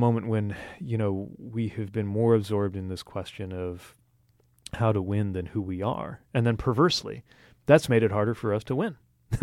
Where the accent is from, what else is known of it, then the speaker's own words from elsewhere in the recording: Midwest, United States; well, I'm from the Midwest and I do local government all day and I'm from a new generation.